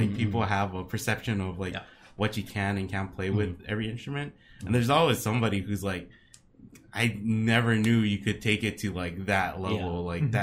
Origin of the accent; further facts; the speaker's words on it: Hawaii, United States; maybe you know who … is, like growing up in Hawaii